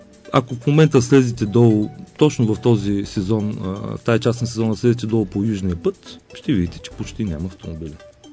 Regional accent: Varna, Varna Province, Bulgaria; Останалите 26 човека сме варненци.

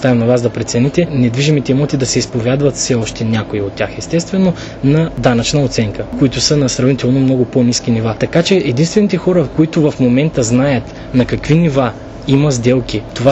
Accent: Targovishte, Targovishte Province, Bulgaria; дори в някои доста по-малки градове, като пример ви давам Карлово, Калофер и моя роден град Търговище

